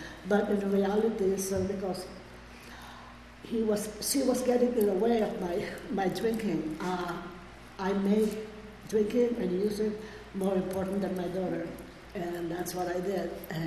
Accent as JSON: {"language": "English", "country": "Philippines", "said": "I came from the Philippines"}